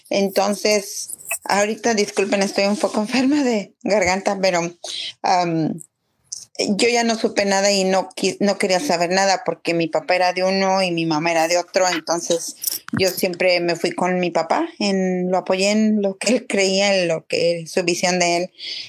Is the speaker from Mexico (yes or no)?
yes; Jichú, Guanajuato, Mexico; mi pueblo, que es tan chiquito, es increíble. Sí, Jichú, está muy cambiado.